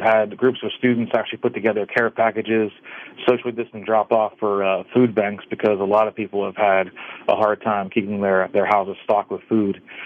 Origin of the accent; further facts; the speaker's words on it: Dravosburg, Pennsylvania, United States; So I grew up in Dravosburg, went to St. Joe's in Port View, and on to Sarah Catholic.